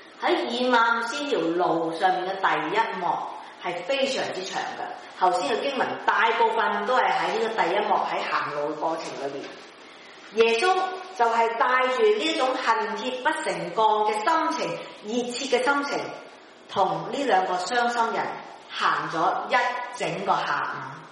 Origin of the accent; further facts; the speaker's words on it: China; 我們是中國人，我想找一個中國的字來形容。